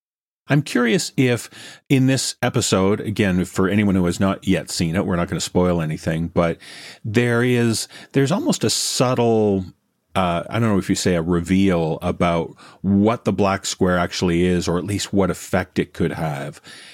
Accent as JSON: {"language": "English", "country": "Canada", "said": "as a Canadian"}